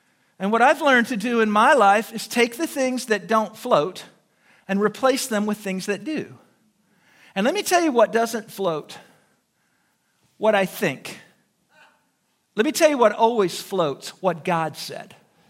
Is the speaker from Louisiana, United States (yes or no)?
no; DuQuoin, Illinois, United States; He was from Marion, as it all turned out, and I was from DuQuoin, and we had a lot in common. Here we both are at Emory University in Atlanta, a couple Southern Illinois boys